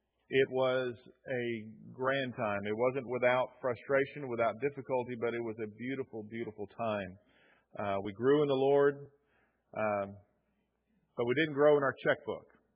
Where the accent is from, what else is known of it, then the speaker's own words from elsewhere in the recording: South Carolina, United States; We're from South Carolina, you remember.